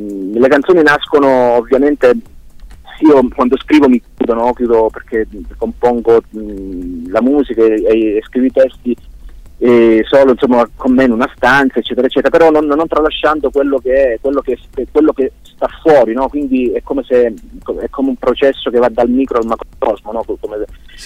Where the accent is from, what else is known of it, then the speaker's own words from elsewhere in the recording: Calabria, Italy; questo album l'abbiamo prodotto ovviamente nella mia terra, ci tengo a dirla questa cosa, l'abbiamo prodotto in Calabria